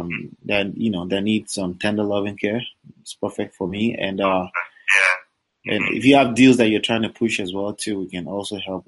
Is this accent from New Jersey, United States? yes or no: yes; New Jersey, United States; I'm from New Jersey. I'm local in New Jersey.